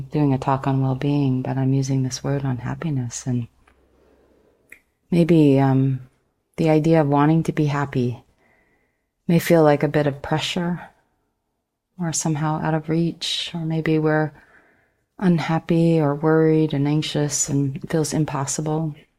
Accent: West Coast, United States; the one that I grew up in here in the States, West Coast.

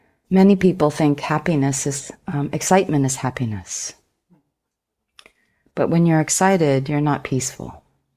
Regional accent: West Coast, United States; the one that I grew up in here in the States, West Coast.

